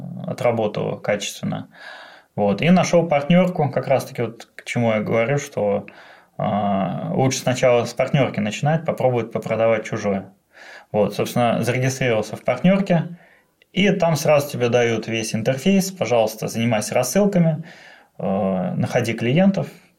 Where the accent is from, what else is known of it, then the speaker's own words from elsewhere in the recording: Kazan, Tatarstan, Russia; also born or lived in Saratov; now in London, United Kingdom; Я родился в Саратове, вырос в Казани, а сейчас живу в Лондоне.